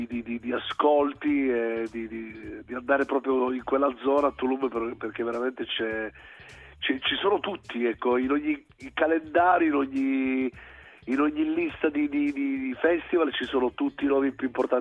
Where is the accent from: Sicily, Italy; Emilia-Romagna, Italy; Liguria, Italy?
Sicily, Italy; io sono ovviamente, come tanti sanno, sono della East Coast, non sono della West Coast, della Sicilia